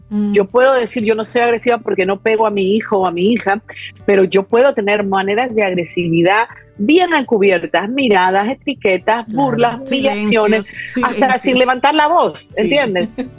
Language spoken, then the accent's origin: Spanish; Peru; yo fui criada en Perú con terrorismo, fíjense, uh-huh, si yo fui criada bajo el, o sea, en un pueblo, en una población con terrorismo